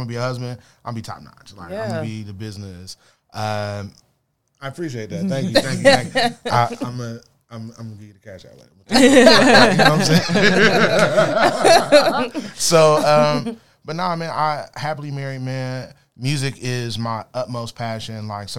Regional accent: Los Angeles, California, United States; I'm from L.A.

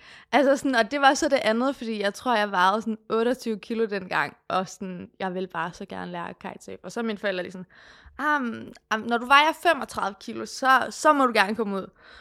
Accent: Aarhus, Central Denmark Region, Denmark; jeg kommer fra Aarhus

